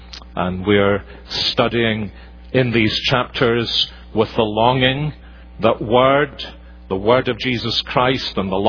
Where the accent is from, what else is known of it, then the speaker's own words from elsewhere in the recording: Scotland, United Kingdom; my home country of Scotland